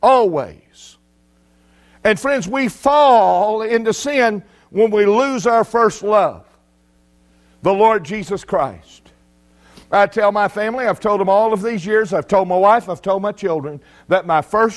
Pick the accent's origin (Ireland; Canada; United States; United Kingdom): United States; Mississippi; born or raised there